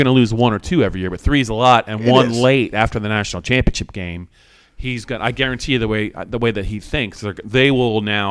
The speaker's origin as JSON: {"language": "English", "region": "Pennsylvania", "country": "United States", "tie": "born or raised there", "said": "the Dotson kid from Nazareth, which is right in my own backyard from where I grew up in the Lehigh Valley."}